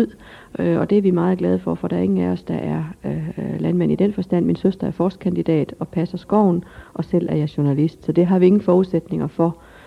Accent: Højris, North Denmark Region, Denmark; moved away as an adult; also born or lived in Aarhus / Copenhagen; jeg er født og opvokset på Højris. Så det går jo efterhånden nogle år tilbage. Så flyttede jeg herfra, da jeg blev student, da jeg var 18 år, og har så faktisk ikke haft bopæl på Mors i de mellemliggende år

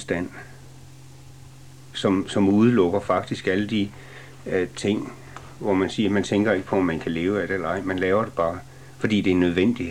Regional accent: North Denmark Region, Denmark; born there; nu er jeg født i Thy, og det er ligesom, jeg aldrig rigtig har kunnet løsrive mig fra området her.

